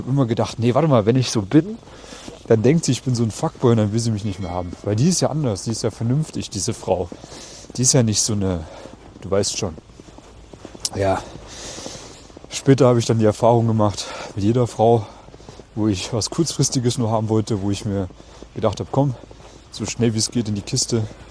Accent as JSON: {"language": "German", "country": "Germany", "tie": "born or raised there", "moved": "as an adult", "lives_now": "Vienna, Austria", "said": "Ich bin damals in Deutschland, in meiner Heimat, von meiner ersten großen Liebe verlassen und betrogen worden und habe mich dann eben aufgemacht in die große, weite Welt, hier nach Wien"}